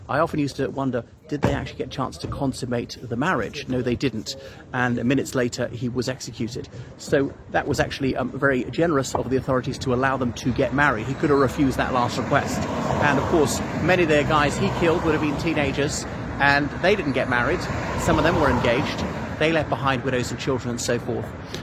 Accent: Ireland; from Ireland.

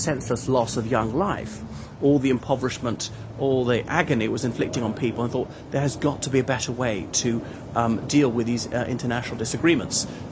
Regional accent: Ireland; from Ireland, so thanks for coming to my channel.

